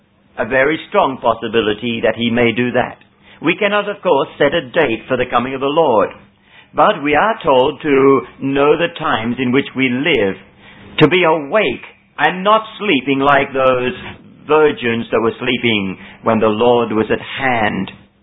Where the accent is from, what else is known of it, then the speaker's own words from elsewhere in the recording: Sydney, New South Wales, Australia; I come from Sydney. I can see the buildings going up there.